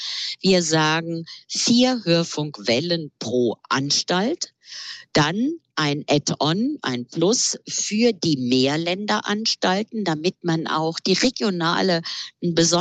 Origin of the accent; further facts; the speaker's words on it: Southwest Germany, Germany; ich führe jetzt einfach mal das Beispiel aus meiner Heimatregion Rheinland-Pfalz und Baden-Württemberg